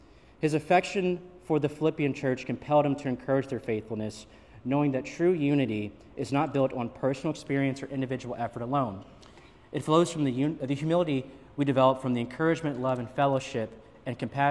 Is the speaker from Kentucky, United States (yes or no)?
yes; Louisville, Kentucky, United States; Well, yesterday, my hometown of Louisville, Kentucky, hosted the Kentucky Derby